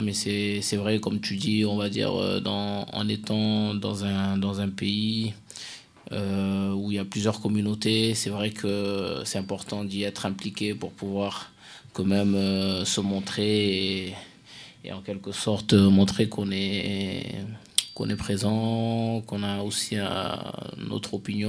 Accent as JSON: {"language": "French", "country": "Senegal", "tie": "born there"}